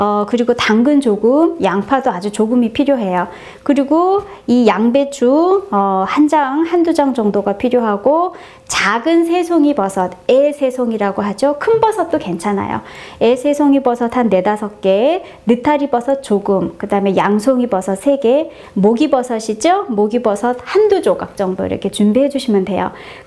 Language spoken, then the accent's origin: Korean; South Korea; 한식은 제가 한국 사람이고 이제 주로 이제 한식을 많이 하는데요